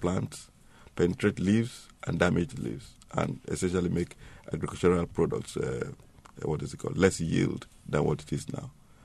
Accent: Berkeley, California, United States; When I was growing up in Berkeley, going to university

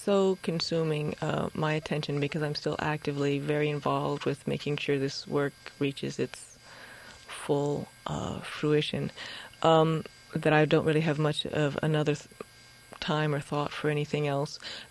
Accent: Hershey, Pennsylvania, United States; also born or lived in Florida; now in New York, United States; Originally, Florida and Pennsylvania, Hershey, Pennsylvania.

